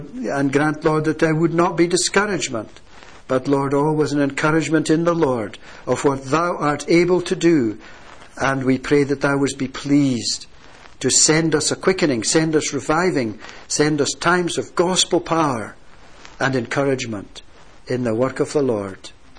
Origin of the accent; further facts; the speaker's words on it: Edinburgh, Scotland, United Kingdom; also born or lived in London, United Kingdom; No, Paisley, yes. I'm from Edinburgh, originally.